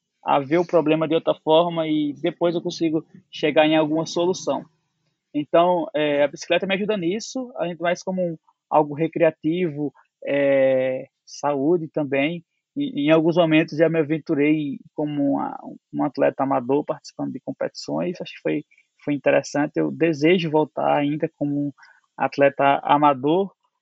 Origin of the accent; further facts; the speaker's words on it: Northeast Region, Brazil; como eu falei, eu sou nordestino, eu gosto de ler.